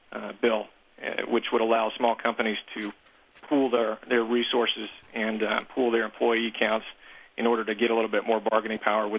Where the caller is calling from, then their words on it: Chattanooga, Tennessee, United States; Yes, I'm calling from Chattanooga, which I am proud to say is an emerging and fairly robust entrepreneurial environment.